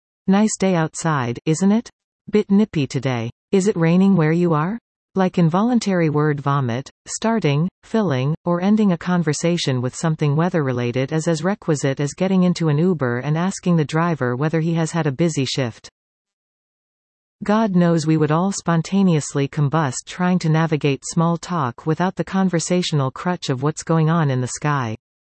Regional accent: United Kingdom; now in Canada; as a British newcomer to beautiful BC

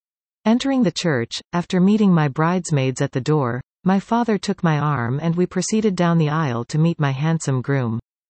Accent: Hulst, Zeeland, Netherlands; My extended family is always most welcoming, and we never need to worry about accommodations in my hometown of Hulst.

